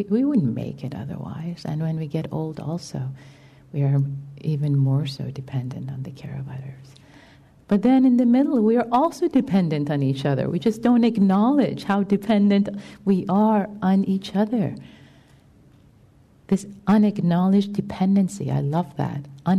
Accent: Tehran, Tehran Province, Iran; English is a second language; I was brought up in Tehran, Iran, in a liberal Muslim family.

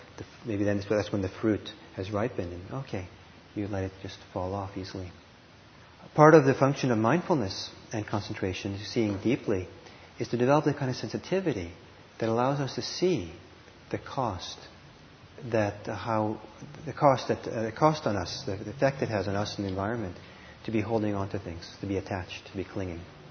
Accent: United States; That was a foreign idea growing up in America for me.

